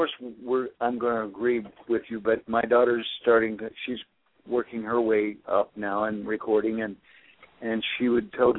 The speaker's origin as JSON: {"language": "English", "region": "Tennessee", "country": "United States", "tie": "born or raised there", "said": "when I was a kid growing up in Tennessee, I used to watch them put the rings in the bulls' noses"}